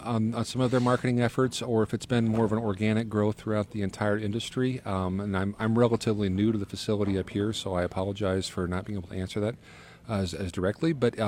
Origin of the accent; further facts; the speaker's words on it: Omaha, Nebraska, United States; I'm originally from Omaha, Nebraska.